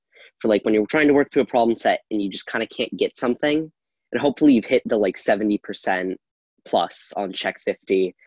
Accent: Massachusetts, United States; I'm from Western Massachusetts, actually.

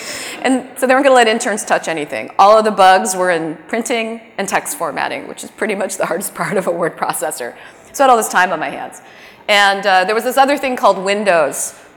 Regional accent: Connecticut, United States; I grew up in Connecticut. There's nothing open past 8 p.m. in Connecticut.

